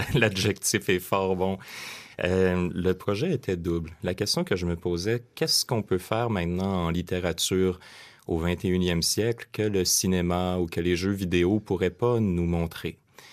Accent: Baie-Comeau, Quebec, Canada; le décor de ma région natale, la Côte-Nord. Je suis né à Baie-Comeau, une ville de 25 000 habitants à peu près.

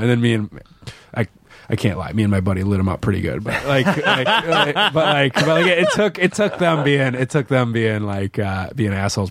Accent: Madison, Wisconsin, United States; also born or lived in Chicago; I'm from Madison. Yeah.

